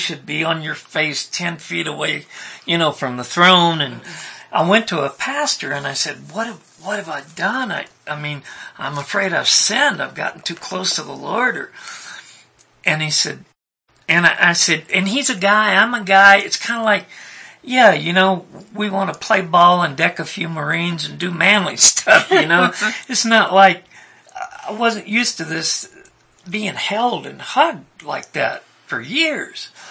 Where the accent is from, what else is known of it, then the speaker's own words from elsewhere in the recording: Ireland; accent: Irish; Excuse my Irish accent.